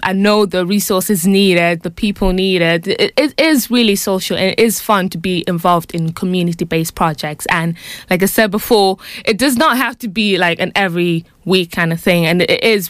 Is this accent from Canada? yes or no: no; Zimbabwe; now in Cambridge, United Kingdom; No, I'm not from here. I'm originally from Zimbabwe.